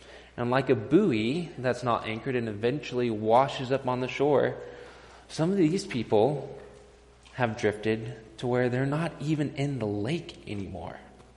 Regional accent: Texas, United States; now in Montana, United States; most of you will remember that I'm not originally from Montana. I'm from Texas.

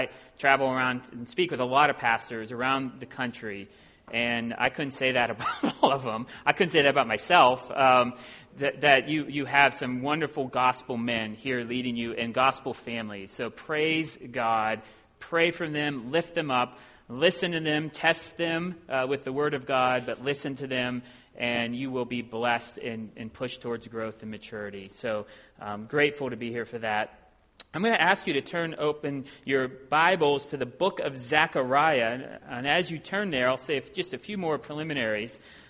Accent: Ohio, United States; I'm from Ohio.

